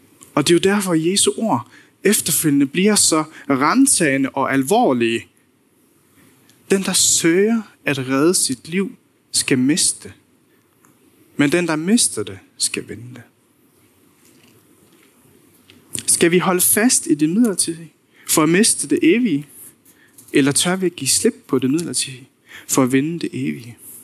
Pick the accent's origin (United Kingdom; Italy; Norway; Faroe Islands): Faroe Islands; jeg er færing. På Færøerne, der har vi ikke lyn særlig ofte, så hver gang vi er i Danmark, så var det her virkelig en stor oplevelse for mig.